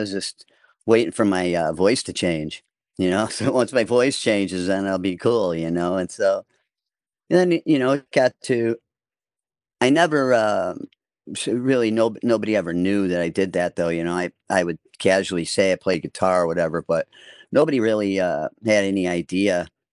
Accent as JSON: {"language": "English", "town": "Blue Island", "region": "Illinois", "country": "United States", "tie": "born or raised there", "said": "Born and raised in Chicago. It's called Blue Island. It's just south of Chicago. It's basically South Chicago."}